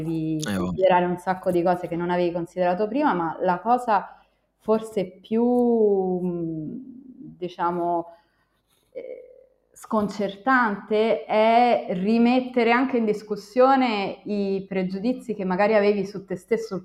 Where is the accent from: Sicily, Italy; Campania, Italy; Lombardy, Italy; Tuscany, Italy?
Campania, Italy; Salerno; moved away; sono di Salerno e geograficamente il nostro tanta parte di come noi del sud Italia, del sud Europa, ci vediamo come una specie di periferia dell'impero.